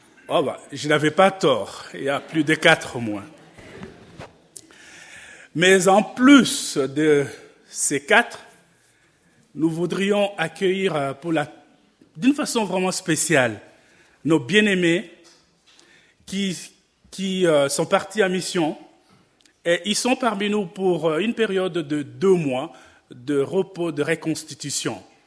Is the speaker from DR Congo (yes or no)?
yes; Aoumba, DR Congo; born there; je suis né à Aoumba